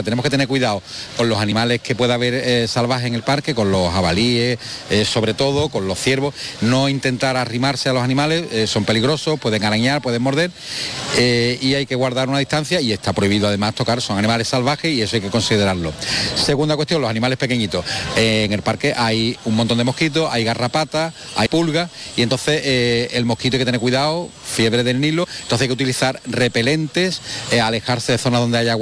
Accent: Sanlúcar de Barrameda, Andalusia, Spain; yo soy de Sanlúcar

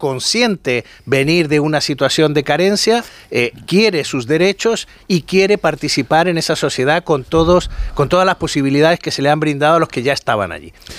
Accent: Chile; en mi niñez en Chile se hacía

